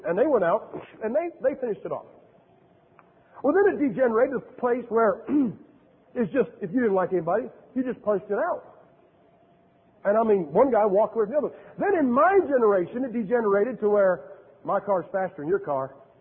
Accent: Massillon, Ohio, United States; I'm from Massillon, Ohio. That's where pro football started.

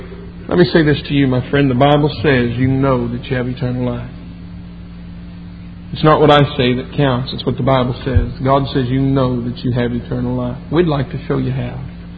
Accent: United States; I've been a little bit negligent in my responsibility as an American, and consequently as a Christian.

